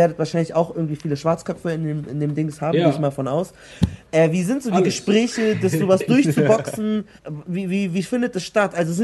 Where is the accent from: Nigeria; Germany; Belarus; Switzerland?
Nigeria; Ich bin ja auch Nigerianer. Und für uns, wenn ich jetzt für uns als Westafrikaner spreche